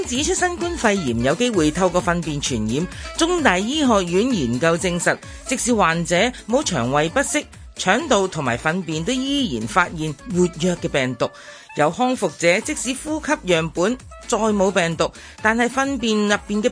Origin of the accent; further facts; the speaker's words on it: Xinhui, Guangdong, China; 好彩我系新会人，当年妈妈过身，剩低最大嘅遗产就系嗰几大樽嘅新会陈皮。